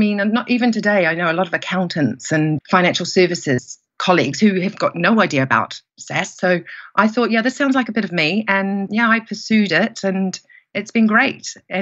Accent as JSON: {"language": "English", "country": "New Zealand", "lives_now": "London, United Kingdom", "said": "So I'm based in central London. I'm originally from New Zealand"}